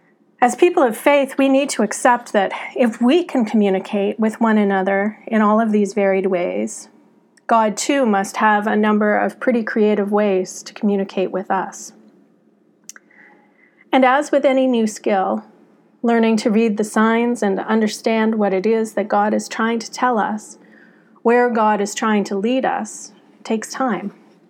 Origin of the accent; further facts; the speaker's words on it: Welland, Ontario, Canada; when I was growing up in Welland, Ontario, lived a little girl